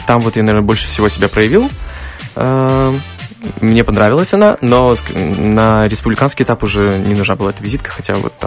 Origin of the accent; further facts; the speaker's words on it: Rechytsa, Gomel Region, Belarus; Да, я сам из Речицы.